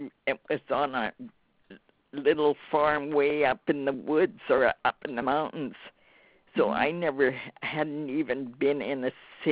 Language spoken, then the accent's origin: English; Sweden; English is a second language; Well, I started school in Sweden, but not in my hometown where my father lived.